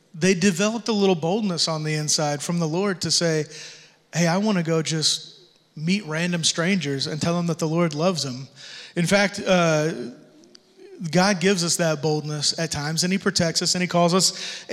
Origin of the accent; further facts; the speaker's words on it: Tipton, Missouri, United States; And I came from Tipton, Missouri, where we had 4,000 people in a good time. We didn't have crime, so to speak.